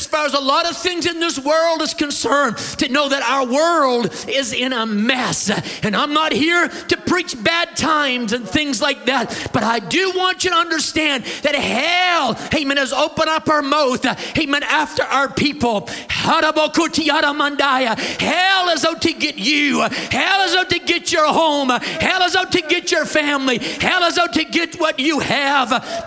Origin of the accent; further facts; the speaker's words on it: Canada; also born or lived in Maine, United States; I am a Canadian, man, I have lived in Maine, I've traveled around the world, and so my accent is terrible, okay?